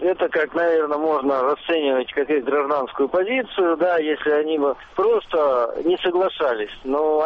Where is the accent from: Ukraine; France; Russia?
Russia; Krasnoyarsk Krai; я родился в Эвенкии и всю жизнь жил на крайнем севере.